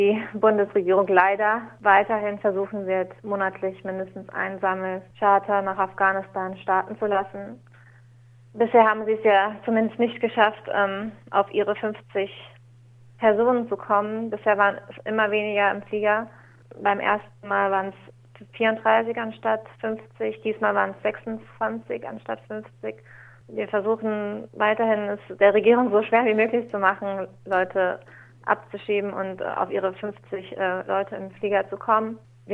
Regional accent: Germany; Ich bin dann quasi als Deutsche mehr oder weniger Unterstützerin

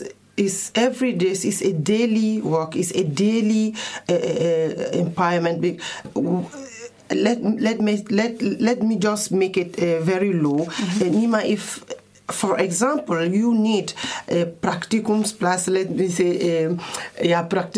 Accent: Togo; English is a second language; I am from Togo naturally.

